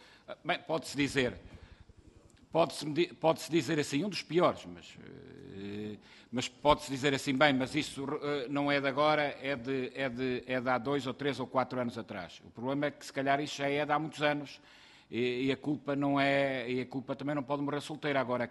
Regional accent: Norte, Portugal; como transmontano e deputado eleito pelo distrito de Vila Real e cidadão que mora no distrito

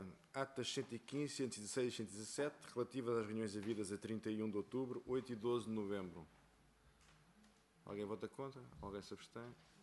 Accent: Portugal; nós portugueses

